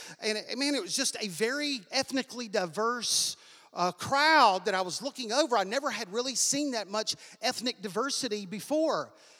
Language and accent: English; Alabama, United States; I'm from Alabama, you know, I had no idea of the diversity of the world. I lived in the Bible Belt where churches on every corner